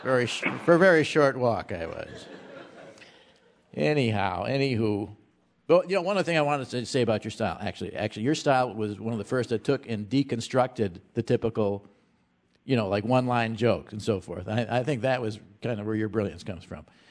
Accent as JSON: {"language": "English", "town": "Milwaukee", "region": "Wisconsin", "country": "United States", "tie": "born or raised there", "said": "Milwaukee. I grew up in Milwaukee."}